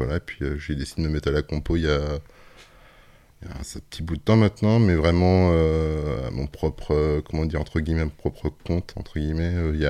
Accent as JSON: {"language": "French", "town": "Angers", "region": "Pays de la Loire", "country": "France", "said": "Alors, je viens d'où? Je viens d'Angers, du coin dans tous les cas."}